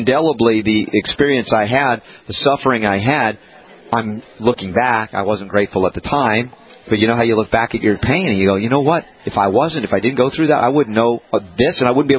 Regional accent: New York, United States; I didn't know what a farm was. I grew up in New York.

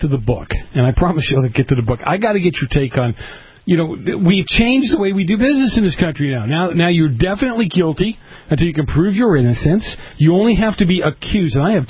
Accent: Boston, Massachusetts, United States; Stephen, this is, look, I grew up in Boston at a very violent time

